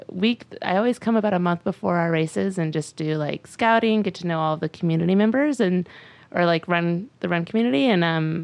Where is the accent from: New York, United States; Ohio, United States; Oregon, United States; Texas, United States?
Oregon, United States; Gresham; So I am from Portland, Oregon. I grew up and I say Portland, but honestly, I grew up outside of Portland. It's like on the way up to Mount Hood. It's this town called Gresham, Oregon.